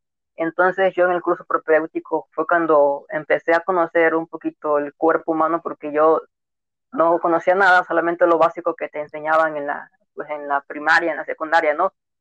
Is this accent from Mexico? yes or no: yes; Alvarado, Veracruz, Mexico; yo estaba aquí en Alvarado, porque yo soy de Alvarado, Veracruz, y yo estudié en el puerto de Veracruz odontología. Bueno, aquí en Alvarado, en mi pueblo